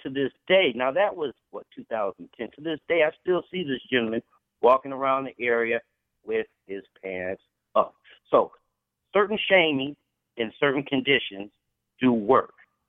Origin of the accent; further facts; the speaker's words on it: Detroit, Michigan, United States; now in Ann Arbor, United States; Well, I was born and raised in Detroit, but I stay in Ann Arbor.